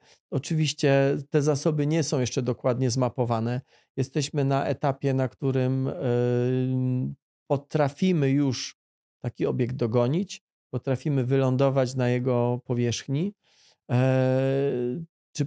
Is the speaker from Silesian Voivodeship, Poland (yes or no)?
yes; Silesian Voivodeship, Poland; Ja się tak przyglądam, może dlatego, że jestem ze Śląska, górnictwu kosmicznemu.